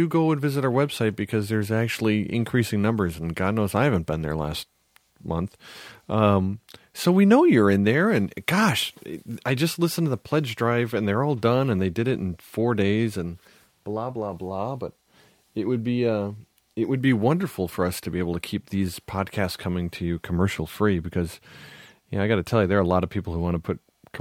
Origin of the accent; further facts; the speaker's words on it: Wisconsin, United States; Talk to me about beer. I'm from Wisconsin.